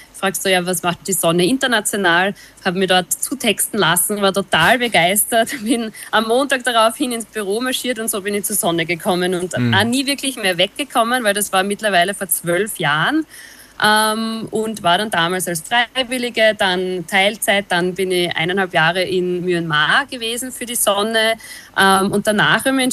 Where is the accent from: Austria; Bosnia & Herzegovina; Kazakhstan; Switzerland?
Austria; bei uns in Österreich